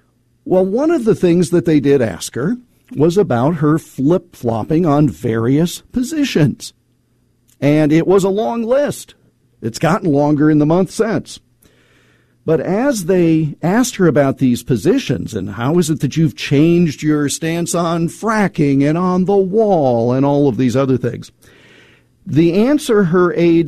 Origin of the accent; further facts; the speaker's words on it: Iowa, United States; the Attorney General of the state of Iowa, my home state